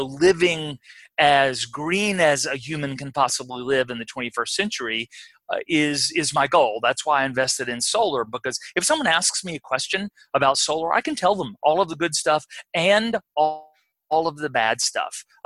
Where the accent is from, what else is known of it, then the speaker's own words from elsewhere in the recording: Florence, Alabama, United States; Okay, so I grew up in Northwest Alabama, which is pretty close to where I still live, Frog Pond. I grew up in Florence, Alabama, sister city, Florence, Italy.